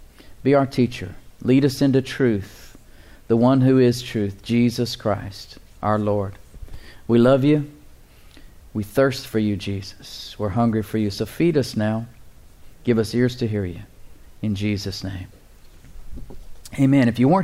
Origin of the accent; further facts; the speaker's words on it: Sweden; I'm from Sweden, so I can talk about Sweden.